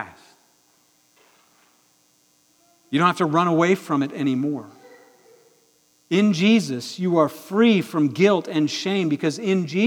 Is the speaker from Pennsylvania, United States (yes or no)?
yes; Carlisle, Pennsylvania, United States; I grew up in Carlisle, Pennsylvania. I can't change that. It's where I was born. I spent the first 18 years of my life.